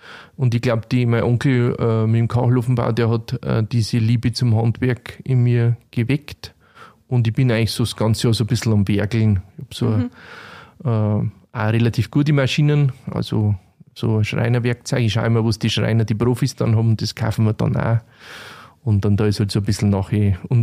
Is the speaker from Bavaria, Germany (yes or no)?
yes; Bavaria, Germany; accent: Upper Palatinate dialect; Ja, also ich bin in erster Linie eigentlich ein Weitler, weil ich komme aus dem nördlichen Bayerischen Wald. Aber ich darf mich eher als Europäer bezeichnen mit einem Oberpfälzer Dialekt.